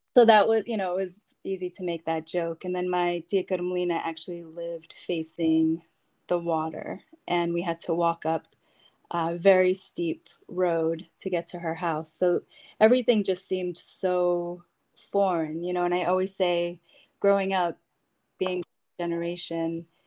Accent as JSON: {"language": "English", "town": "Taunton", "region": "Massachusetts", "country": "United States", "tie": "born or raised there", "said": "Well, I grew up in Taunton, Massachusetts. My father would go back to the Azores quite often, so I would see a lot of pictures."}